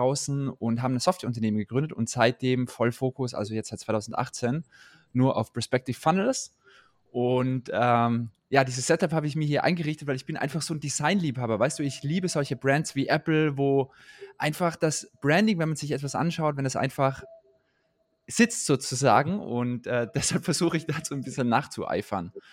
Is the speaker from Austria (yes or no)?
yes; Tyrol, Austria; weil ich komme ja aus Tirol.